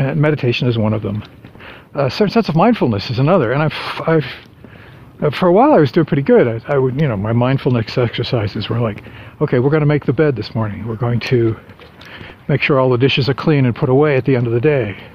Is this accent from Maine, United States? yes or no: yes; Maine, United States; It's a blue-collar thing. That's the way I was raised in Maine.